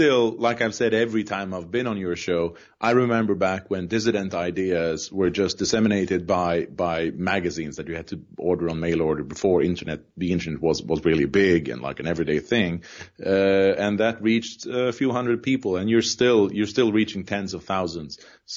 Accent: Sweden; as I remember growing up in Sweden, the Baltic states were described as very, you know, behind in the development.

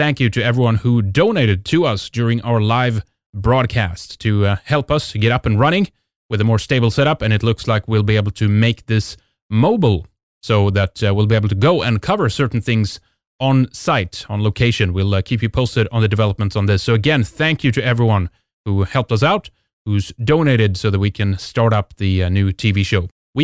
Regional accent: Sweden; from Sweden, and we have headquarters in the land of the Goths, in Scandinavia

